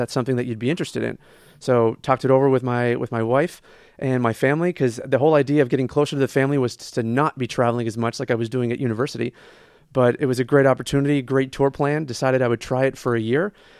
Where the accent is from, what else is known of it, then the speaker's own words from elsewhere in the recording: Nova Scotia, Canada; Yeah. Well, I grew up in Canada. I'm from a small town on the east coast of Canada, a little town in Nova Scotia.